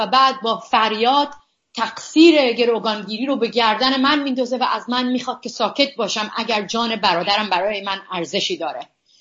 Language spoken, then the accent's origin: Persian; Iran; moved away; من در این 10 سالی که از ایران اومدم بیرون